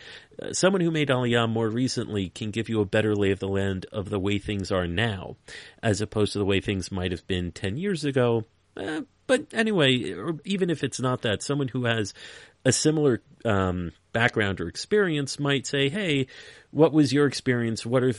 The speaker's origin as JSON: {"language": "English", "region": "New York", "country": "United States", "said": "You know, I'm from New York."}